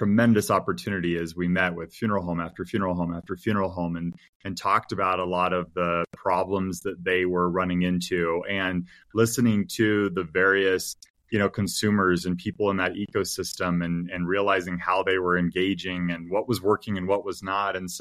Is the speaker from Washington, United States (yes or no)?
yes; Seattle, Washington, United States; They were located in Portland, and I grew up in Seattle, so I was kind of excited to go back to the Northwest and just check it out.